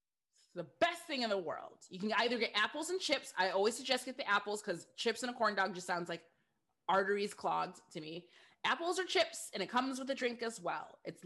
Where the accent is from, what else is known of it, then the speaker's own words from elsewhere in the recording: Michigan, United States; And I grew up in Michigan. I graduated from Eastern High School, go Quakers.